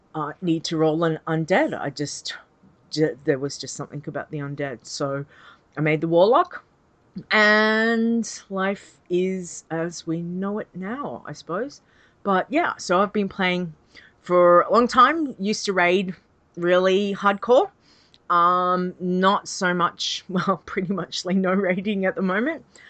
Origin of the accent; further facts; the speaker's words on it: Australia; I'm an Aussie, so I live over in Australia, and I've been playing World of Warcraft for a very long time.